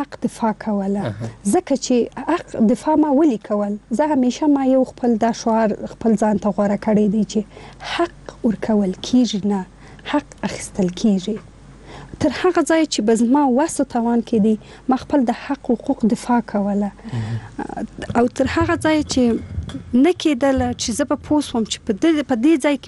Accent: Afghanistan; د افغانستان په ګوټ ګوټ کې چې ولاړ سم زه احساس ته خوشاله کوم ځکه زه افغان یم

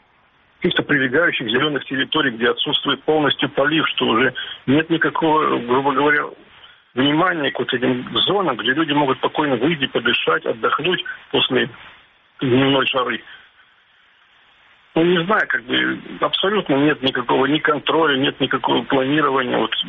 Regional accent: Simferopol, Crimea, Ukraine; я как бы вырос в Симферополе. Я помню, какой это был зеленый, цветущий город.

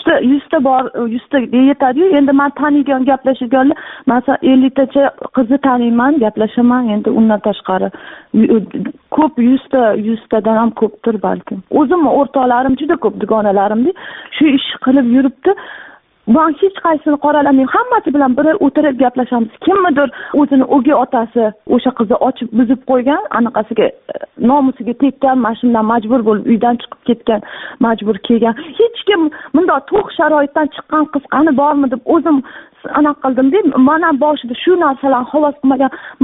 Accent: Tashkent, Uzbekistan; now in China; Men o'zi asli Toshkentdanman.

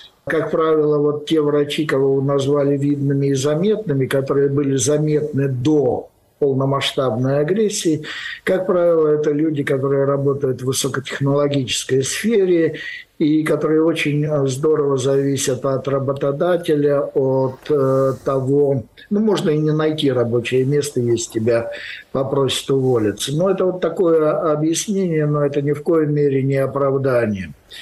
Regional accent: Russia; потому что я россиянин, и на мне стоит эта печать

